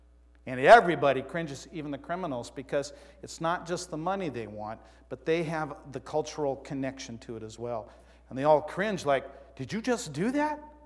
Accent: Arizona, United States; I'm from Arizona.

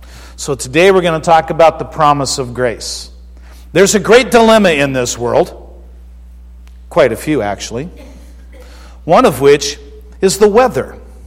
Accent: Arizona, United States; moved away; I'm from Arizona. You know what moss is? It's something you hear about that somebody else has. I moved to the Northwest.

